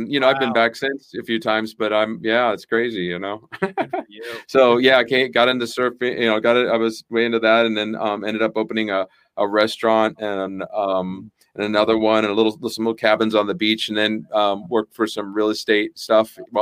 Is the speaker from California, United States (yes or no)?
yes; California, United States; moved away as an adult; now in Costa Rica; Yeah, I came from California when I was 23. I came down here.